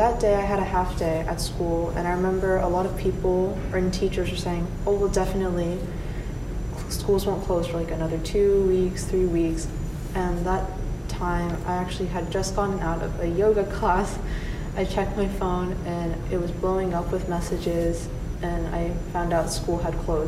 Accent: Greenwich, Connecticut, United States; I'm from Connecticut, and I'm from a town called Greenwich

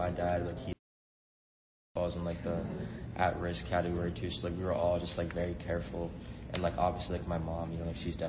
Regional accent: Brookline, Massachusetts, United States; Oh, I'm from Brookline, Massachusetts.

